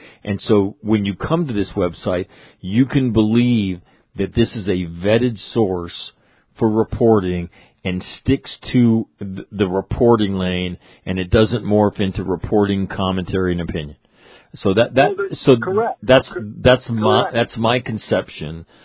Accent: Sacramento, California, United States; I was born and raised there.

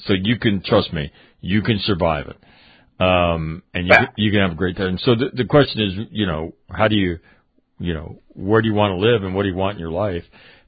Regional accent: California, United States; And look, I was born and raised in California.

